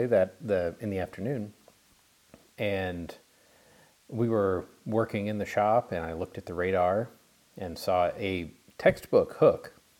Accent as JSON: {"language": "English", "region": "Midwest", "country": "United States", "said": "Well, and, you know, we're from the Midwest, so..."}